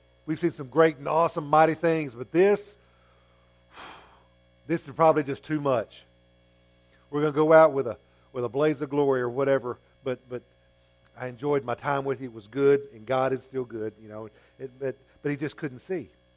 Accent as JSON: {"language": "English", "town": "Fort Stockton", "region": "Texas", "country": "United States", "tie": "born or raised there", "said": "if you go out to where I was born and raised out in Fort Stockton"}